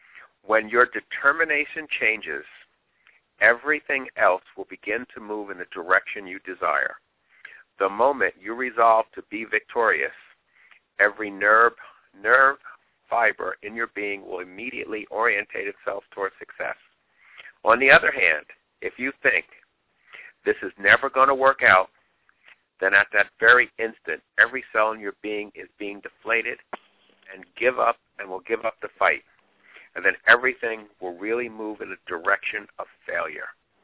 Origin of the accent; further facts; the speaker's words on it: Union, New Jersey, United States; I'm from Union, New Jersey, and thank you again all for being with us.